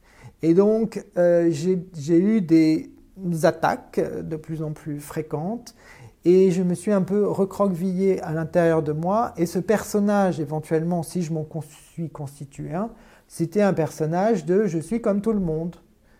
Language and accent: French; Tunisia; Oui, je suis né en Tunisie, effectivement.